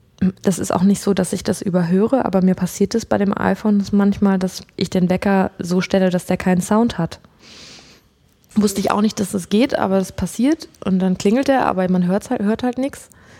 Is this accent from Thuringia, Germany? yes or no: no; North Rhine-Westphalia, Germany; hey, ich komme aus dem Ruhrgebiet, ich kann das vertragen.